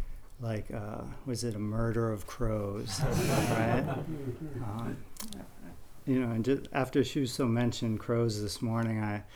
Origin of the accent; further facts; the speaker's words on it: Massachusetts, United States; I'm also from Massachusetts, part of that contingent of Village Zendo out there, and I'm out on the Cape.